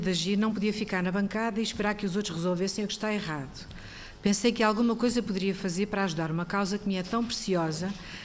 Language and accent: Portuguese; Lisbon, Portugal; eu tenho 49 anos, sou natural de Lisboa